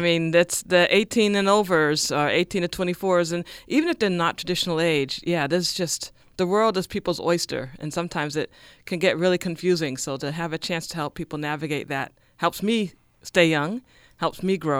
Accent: Boston, Massachusetts, United States; But I grew up in Boston and went to the Boston Public Schools.

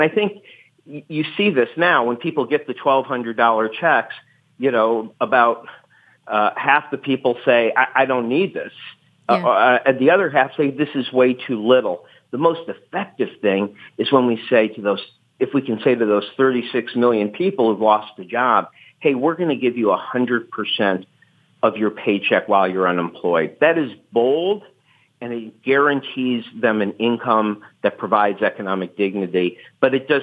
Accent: Ann Arbor, Michigan, United States; Oh, well, you know, I grew up in Ann Arbor

